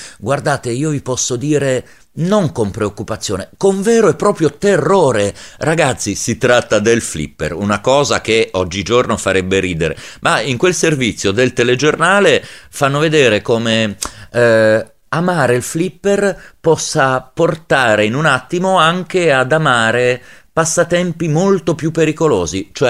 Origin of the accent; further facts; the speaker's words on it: Liguria, Italy; born there; io che sono nato in Liguria vi posso assicurare che è lo stesso che si fa ancora oggi.